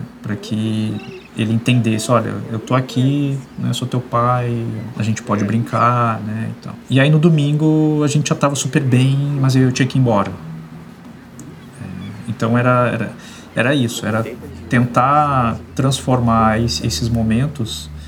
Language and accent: Portuguese; Rio de Janeiro, Brazil; born there; now in Porto Alegre, Brazil; eu tenho 44 anos, nasci no Rio de Janeiro, moro aqui em Porto Alegre já há alguns anos